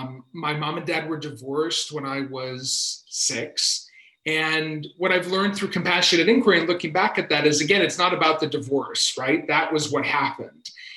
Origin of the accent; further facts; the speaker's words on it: Maine, United States; So I grew up in Maine. And not on the coast where everybody comes to vacation.